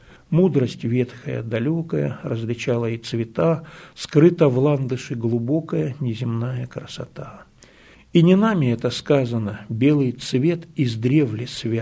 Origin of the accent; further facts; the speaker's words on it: Almaty, Kazakhstan; мы вот из Алматы приехали поступать